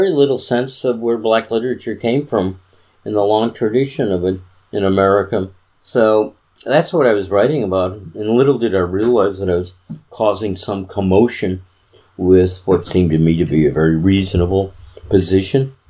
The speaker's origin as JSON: {"language": "English", "town": "Chicago", "region": "Illinois", "country": "United States", "said": "And I said, oh, and I'm from Chicago, so does this mean you can't understand anything by a white writer from Chicago"}